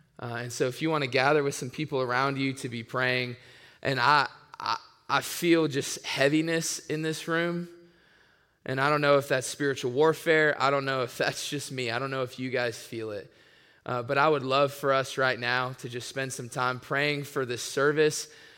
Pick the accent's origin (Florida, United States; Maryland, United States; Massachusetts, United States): Florida, United States; Tampa; I grew up in Tampa, Florida. I went to the University of South Florida, graduated there.